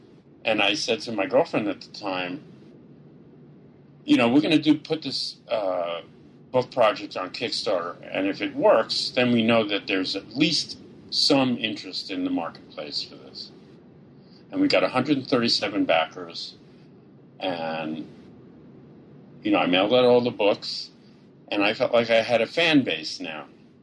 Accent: New York, United States; just being a New Yorker all my life and sort of dropping into the middle of rural Georgia was such an experience for me

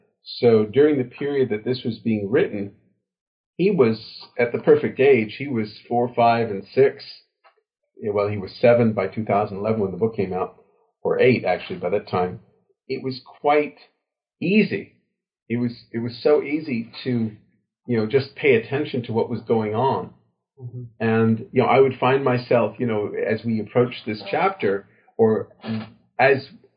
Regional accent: New York, United States; York, yeah.

